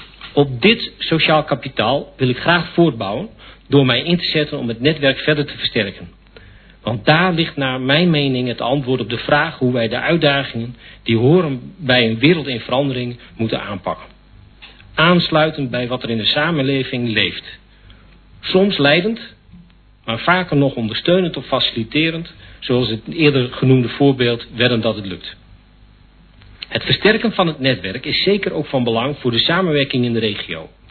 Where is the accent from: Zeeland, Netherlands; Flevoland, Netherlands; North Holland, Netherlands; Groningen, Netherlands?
Groningen, Netherlands; Ter Apel; now in Kropswolde, Netherlands; geboren en getogen in Ter Apel en burgemeester van Westerwolde. Ik woon samen met mijn vriend Jan nu nog in Kropswolde